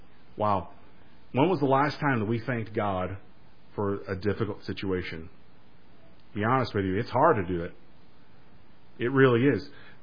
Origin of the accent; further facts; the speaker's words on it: California, United States; I'm originally from California. Those from Kentucky, don't hold that against me.